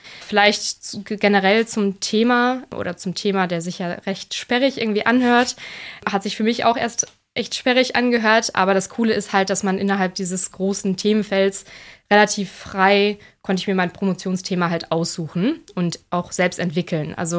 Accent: North Rhine-Westphalia, Germany; Es war nah an meiner Heimat. Ich komme selber aus dem Münsterland.

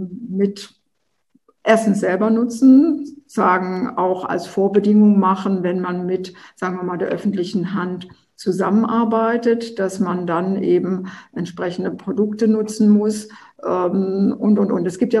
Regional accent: Germany; Also als Deutsche sind wir da ja nicht so gut unterwegs. Wir sind ja nun das Land der Ingenieure und der Techniker und so weiter.

